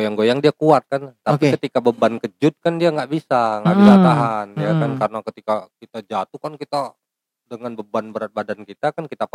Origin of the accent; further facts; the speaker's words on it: Lahat, South Sumatra, Indonesia; born there; air terjun di daerah Sukajadi itu, tempat saya lahir tuh, di Lahat.